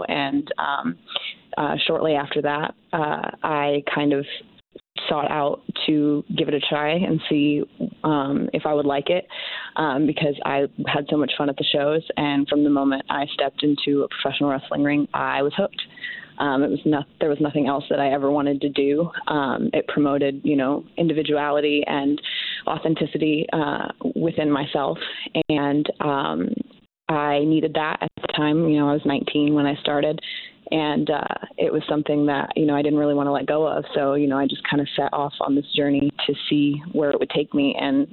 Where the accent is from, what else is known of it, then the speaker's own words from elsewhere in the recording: Indiana, United States; I am so excited that AEW has made their way to, you know, my home state.